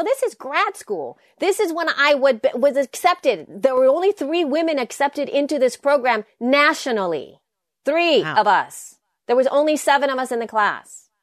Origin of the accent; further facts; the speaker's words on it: El Salvador; English is a second language; And then I'm from El Salvador. English is my second language.